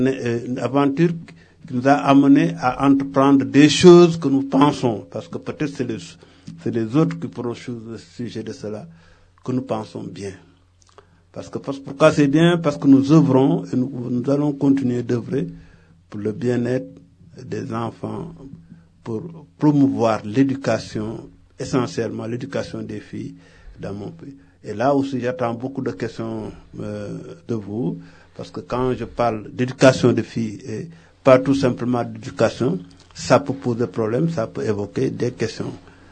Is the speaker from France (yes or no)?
no; Diourbel, Senegal; j'ai écouté la bande depuis Djourbel. Djourbel, c'est ma ville. Et je suis du Sénégal, je suis sénégalais.